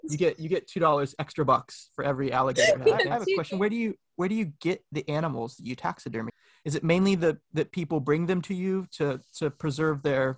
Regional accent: Florida, United States; I grew up in Florida and I've seen a lot of taxidermy in my life because everything has taxidermy there.

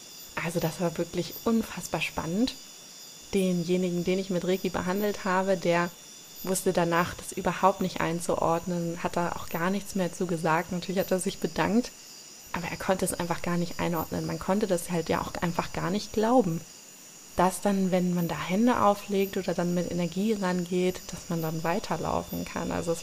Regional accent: Germany; Da sind wir wieder bei dem Als Deutscher ist man einfach auf alles vorbereitet. Also wirklich gegen alles gewappnet, was einem passieren kann. Das war ich natürlich auch. Da schließe ich mich gerne mit ein.

